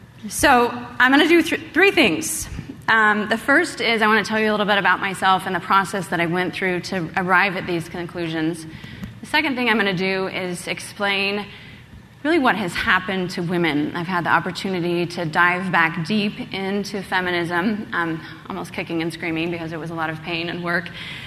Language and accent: English; Eugene, Oregon, United States; But I grew up in Oregon, one of the most liberal states, in fact, probably the most liberal state in the United States. And I will say, it was Eugene, Oregon, actually